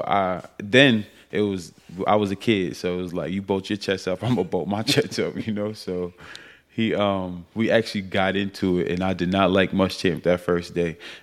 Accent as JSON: {"language": "English", "region": "New York", "country": "United States", "tie": "born or raised there", "said": "Because growing up in New York, like, football was not a culture. Like, we love basketball"}